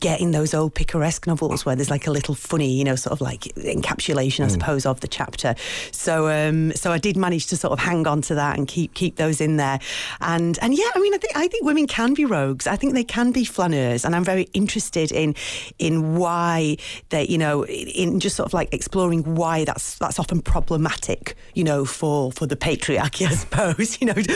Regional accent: Manchester, North West England, United Kingdom; because I'm from Manchester, a city I know.

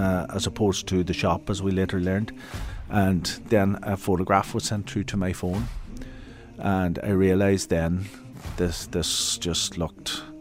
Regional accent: Burtonport, County Donegal, Ireland; I come from Burtonport, which was a very vibrant fishing village when I was growing up, and is the place where the ferry leaves to go to Ironmore Island, or the ferry boats. And it's a seaside area

